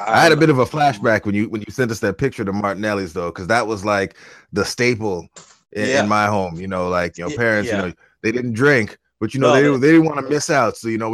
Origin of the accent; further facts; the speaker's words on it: Ottawa, Ontario, Canada; moved away; also born or lived in Atlanta; growing up in Ottawa and then moving to Atlanta, and anytime we got any snow, they shut the whole place down.